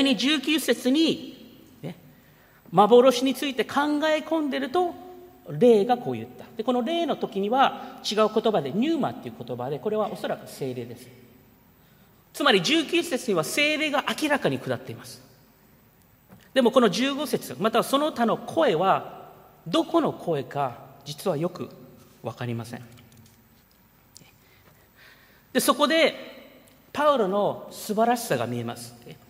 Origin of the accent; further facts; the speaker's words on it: United States; 私はアメリカで育ったから